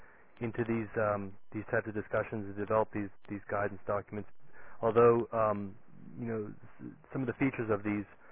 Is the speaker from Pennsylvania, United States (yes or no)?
no; Florida, United States; I'm from Florida. This is what we can't live without air conditioning.